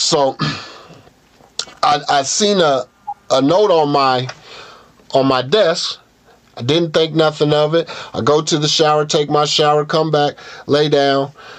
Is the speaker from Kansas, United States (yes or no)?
yes; Lawrence, Kansas, United States; But I'm from Lawrence, and there's only one other dude in there from Lawrence